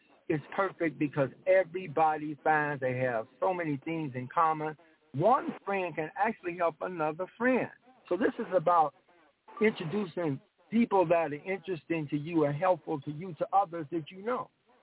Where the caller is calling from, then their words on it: Chicago, Illinois, United States; From Chicago, you know, the old hood, Stateway Gardens, PCs and all of that.